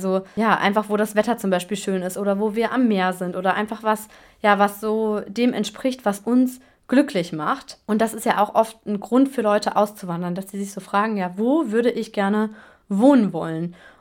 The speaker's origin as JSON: {"language": "German", "region": "North Rhine-Westphalia", "country": "Germany", "tie": "born or raised there", "lives_now": "France", "said": "Man kann mit dem Thales nach Nordrhein-Westfalen fahren, wo ich aufgewachsen bin."}